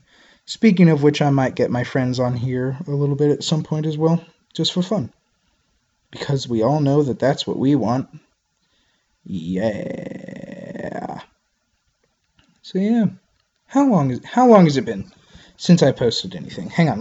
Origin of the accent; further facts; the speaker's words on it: United States; I live in America, so I'm American.